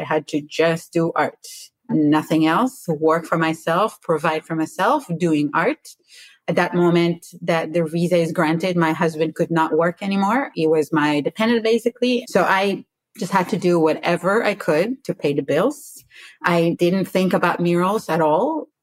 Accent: Israel; now in Houston, United States; I live in Houston, Texas. I'm originally from Israel, emigrated to the US 18 years ago this year.

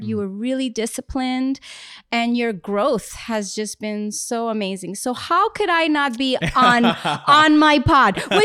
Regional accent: New York City, New York, United States; also born or lived in Medellín, Colombia; I basically grew up in Spanish Harlem with my sister and my mom. Migrated from Colombia, even though I was born in New York.

